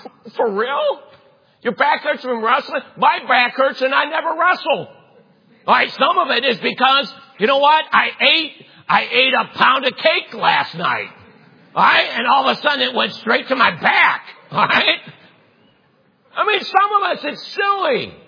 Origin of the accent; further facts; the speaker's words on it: Cleveland, Ohio, United States; I grew up in Cleveland. Like, you know what you did when you heard bullets? You ducked.